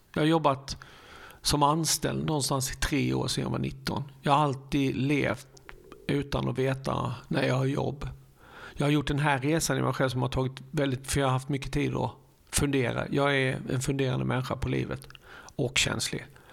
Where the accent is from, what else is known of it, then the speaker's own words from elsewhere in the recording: Harplinge, Halland County, Sweden; För vi växte upp i Harplinge och har gått skolan ihop.